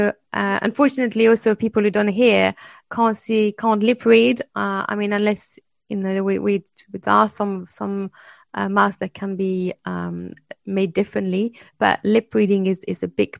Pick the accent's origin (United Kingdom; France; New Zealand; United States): France; English is a second language; I mean, even like I'm French, and I learned English and a different language, so my accent will be different.